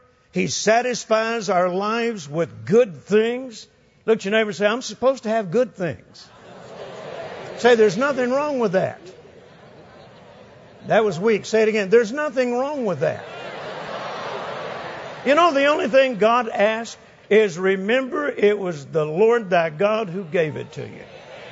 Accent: Fort Worth, Texas, United States; "Now, where are you from?" I said, "Fort Worth, Texas."

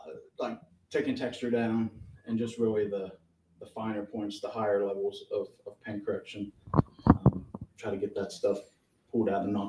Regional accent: Rossburg, Maryland, United States; So I'm from a small town in Western Maryland, Rossburg, Maryland. Just a little small college town, shop-based.

